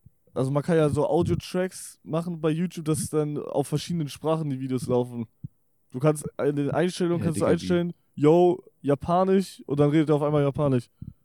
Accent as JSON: {"language": "German", "country": "Luxembourg", "said": "also ich bin Luxemburger."}